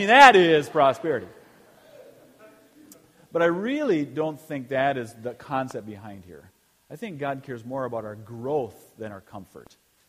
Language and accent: English; Eau Claire, Wisconsin, United States; born there; I was born in Eau Claire, Wisconsin, Sacred Heart Hospital.